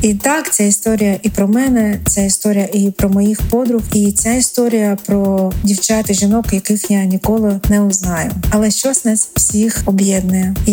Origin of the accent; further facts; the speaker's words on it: Kakhovka, Kherson Oblast, Ukraine; народилася давно у моєму рідному місті Каховка.